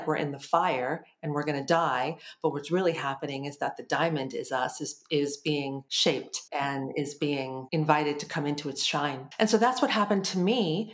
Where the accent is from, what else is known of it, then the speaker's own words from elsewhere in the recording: United States; now in Italy; I mean, clearly I'm from the States originally. I live in California, but we're doing an opportunity abroad right now where we're living in Italy for 5 months.